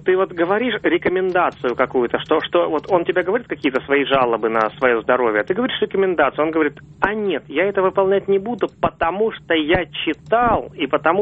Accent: Saint Petersburg, Russia; я из Санкт-Петербурга.

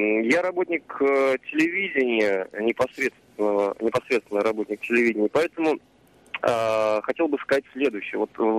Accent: Ufa, Bashkortostan, Russia; я из Уфы.

